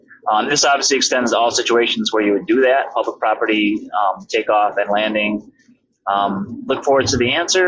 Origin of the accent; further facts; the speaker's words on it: New York, United States; I'm from Western New York.